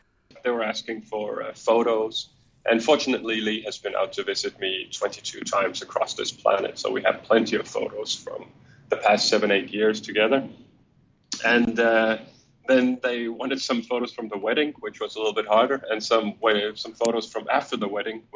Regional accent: Denmark; I'm from Denmark

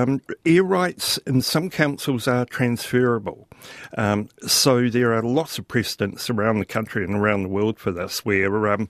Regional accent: Mahia, Hawke's Bay, New Zealand; I grew up on Mahia Peninsula, and when I go home now, most people choose to drive an hour to Gisborne, where there's more, rather than half an hour to Wairoa

